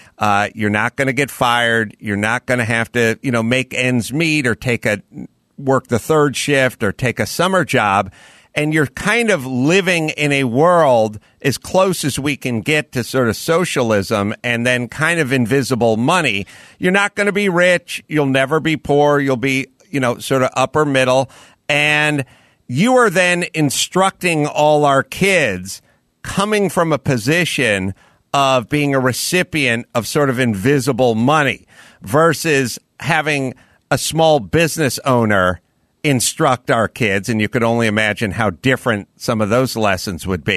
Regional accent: California, United States; So I grew up out here in the San Fernando Valley.

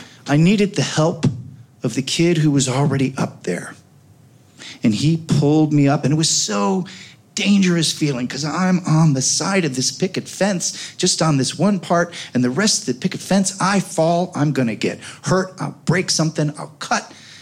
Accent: Oak Park, Illinois, United States; I grew up on Gunderson and Madison in Oak Park.

